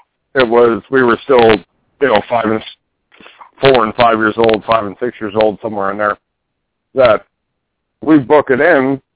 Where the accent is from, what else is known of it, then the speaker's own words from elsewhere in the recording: Houston, Texas, United States; I grew up in Houston, and we used to go to Galveston all the time.